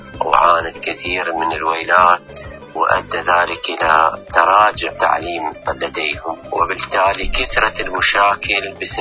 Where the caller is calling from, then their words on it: Basra, Basra Governorate, Iraq; من العراق من البصرة، بس حبيت أشارك مسألة ثقافة الشعوب وأهميتها